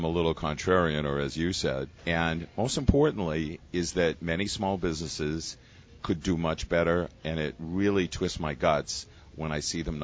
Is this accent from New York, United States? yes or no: no; Maine, United States; I grew up in Maine, went to public schools